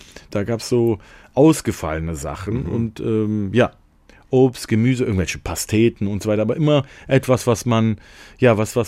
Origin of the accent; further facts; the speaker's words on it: North Rhine-Westphalia, Germany; wir sind ja aus Nordrhein-Westfalen gewesen.